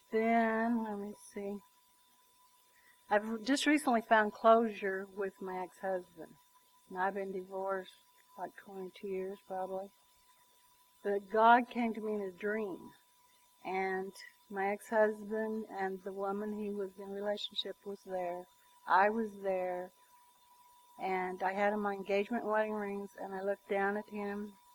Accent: McCook, Nebraska, United States; born there; I was born in McCook, Nebraska, to a farmer.

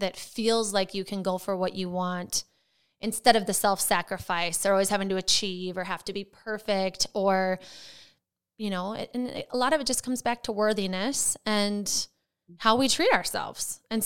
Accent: Wisconsin, United States; I'm from Wisconsin, from a small town, and I grew up with not a whole lot of guidance and a very dysfunctional home.

